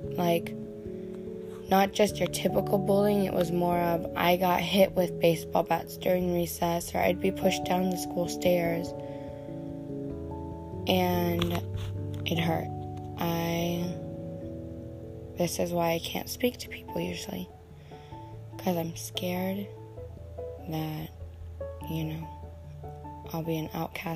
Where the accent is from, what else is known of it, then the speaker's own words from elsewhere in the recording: Minot, North Dakota, United States; Hi. I'm from Minot, North Dakota.